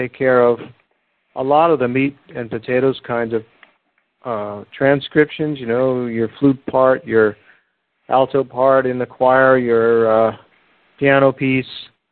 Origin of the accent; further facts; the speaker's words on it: Pennsylvania, United States; I, as you know, I'm from Pennsylvania